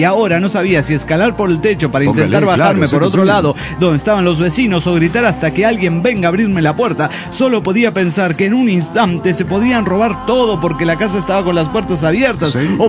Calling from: San Antonio, Texas, United States; de San Antonio, Texas.

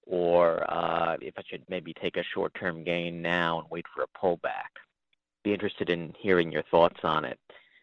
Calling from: New York, United States; Hi, Steve and Justin. I'm a listener from New York.

